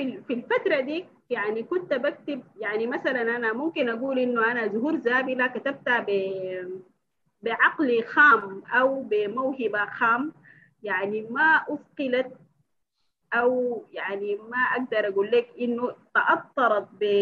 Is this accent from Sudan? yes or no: yes; Khartoum, Sudan; born there; لأنه أنا برضو كزولة مولودة في الخرطوم والثقافة دي بقت جزء مني